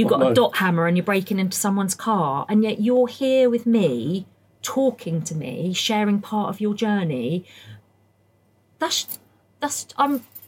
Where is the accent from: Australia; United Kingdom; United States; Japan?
United Kingdom; Hayling Island, South East England; I grew up on Hailing Island, recently just moved back to Hailing Island.